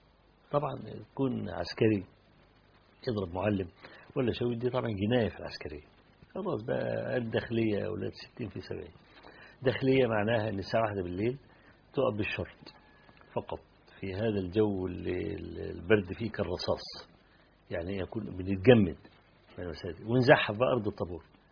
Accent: Egypt; فانت من مصر؟ قلت له انا من مصر.

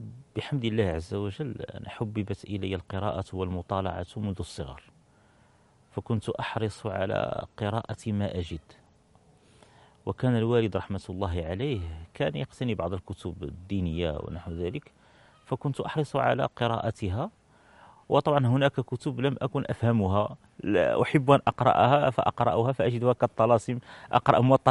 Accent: Salé, Rabat-Salé-Kénitra, Morocco; من مواليد مدينة سلا عام 1977. نشأت في مدينة سلا وترعرعت فيها ودرست فيها وكنت خرجت منها بفترة من الزمن بحكم ظروف العمل، ثم رجعت إليها الآن وأقطن بها

